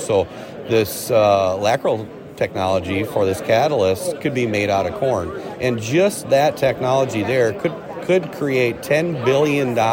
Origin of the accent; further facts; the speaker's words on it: Mountain Lake, Minnesota, United States; from Mountain Lake, and I'm on the Minnesota Corn Research and Promotion Council